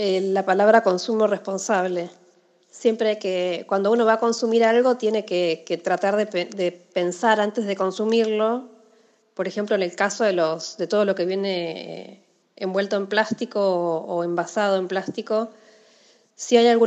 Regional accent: Pellegrini, Buenos Aires Province, Argentina; moved away as an adult; now in Buenos Aires, Argentina; yo soy oriunda de Pellegrini, provincia de Buenos Aires. Es un pueblo que queda a 500 kilómetros de CABA. Es donde yo nací. Yo me vine a estudiar a Buenos Aires en el año 99.

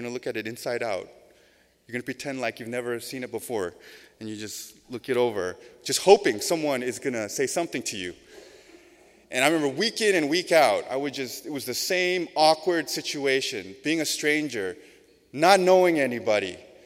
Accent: Sacramento, California, United States; Some of you know, I grew up in Sacramento, and I came down here for college.

